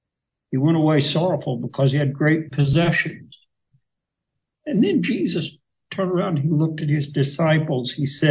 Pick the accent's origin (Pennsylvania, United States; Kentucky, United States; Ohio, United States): Kentucky, United States; I grew up in Kentucky and I know about the church. I know about Churchill Downs and the Kentucky Derby.